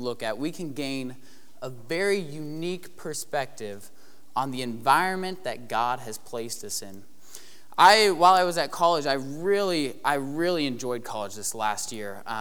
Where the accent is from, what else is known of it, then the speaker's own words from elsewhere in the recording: Kansas, United States; Like, and I was from Kansas. Like, how have you never seen The Wizard of Oz? You're from Kansas.